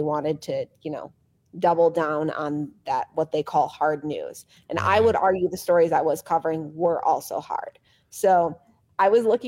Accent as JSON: {"language": "English", "town": "Chicago", "region": "Illinois", "country": "United States", "tie": "born or raised there", "said": "I grew up in Chicago."}